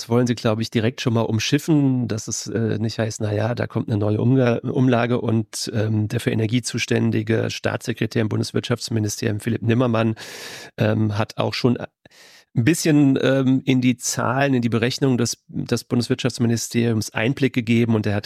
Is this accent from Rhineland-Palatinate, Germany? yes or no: yes; Rhineland-Palatinate, Germany; als Pfälzer